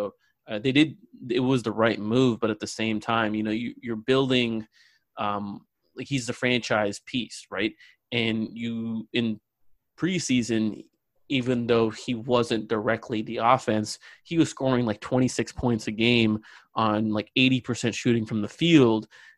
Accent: India; also born or lived in Australia; Well, yeah, I'm Indian. I lived in Australia for about 4 years when I was young.

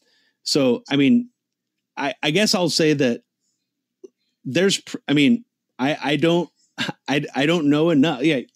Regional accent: United States; just being an American, I do think we should reflect on our past

